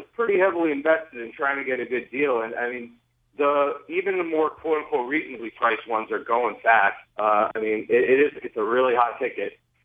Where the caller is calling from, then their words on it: Pennsylvania, United States; Hey, Brian. Hey, Mike. … in Pennsylvania.